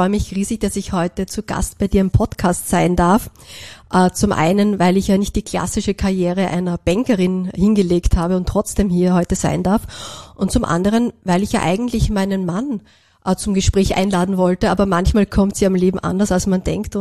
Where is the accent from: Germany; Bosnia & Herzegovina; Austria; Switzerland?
Austria; Perchtoldsdorf, Lower Austria; also born or lived in Mödling; also ich bin in Mödling bei Wien geboren worden und hatte das große Glück, im wunderschönen Perchtersdorf, das ist ein Weinbaugebiet, groß zu werden an der Wiener Stadtgrenze.